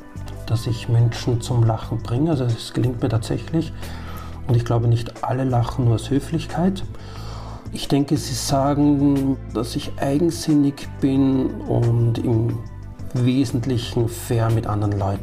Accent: Vienna, Austria; now in Germany; ich lebe seit 20 Jahren ja in Deutschland und ich komme ursprünglich also aus Österreich, aus Wien, also aus der Hauptstadt, der einzigen großen Stadt in Österreich.

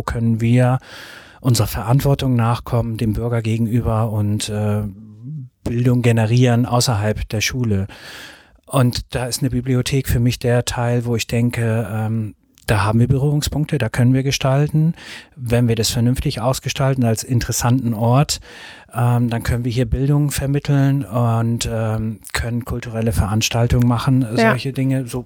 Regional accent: Soltau, Lower Saxony, Germany; ich komme aus der Stadt Soltau

